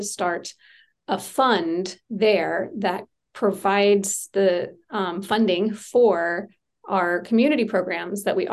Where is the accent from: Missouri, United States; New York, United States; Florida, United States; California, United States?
California, United States; Chico; born there; I was born here